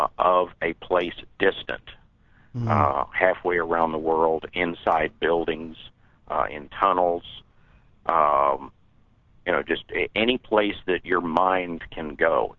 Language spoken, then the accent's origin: English; Texas, United States; moved away; also born or lived in Oklahoma; Now, I moved here, I guess, 20 years ago. And I grew up in Texas and Oklahoma and was in the Army and traveled around and came down here, fell in love with it.